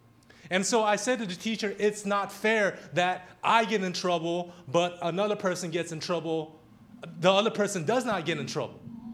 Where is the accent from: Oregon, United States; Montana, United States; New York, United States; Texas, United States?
Oregon, United States; Portland; I grew up in Portland, Oregon, and I was like one of the few minorities, you know, Asian, Hispanic, African American, one of the few minorities in my class.